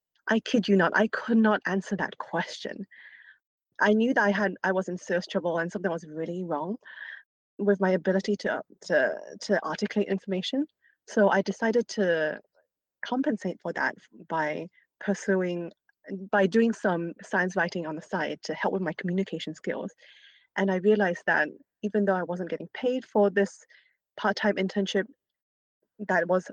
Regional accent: Malaysia; English is a second language; I am from Malaysia, as you pointed out. So sometimes I really interrogate my experiences of like growing up in a country that with rich like tropical wildlife that the outside world would call exotic

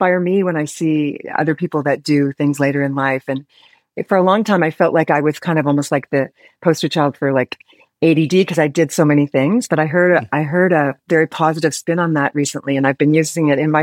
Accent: Toronto, Ontario, Canada; also born or lived in Los Angeles; So I'm from Canada, came here in my 20s.

